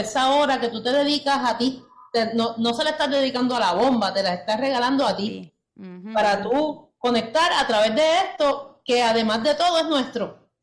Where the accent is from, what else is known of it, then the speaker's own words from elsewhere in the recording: Puerto Rico; lo que nosotros somos como puertorriqueños